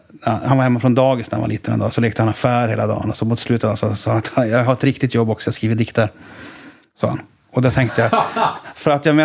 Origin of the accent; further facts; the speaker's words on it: Boden, Norrbotten County, Sweden; born there; Jag är född i Boden, det ligger bredvid Luleå.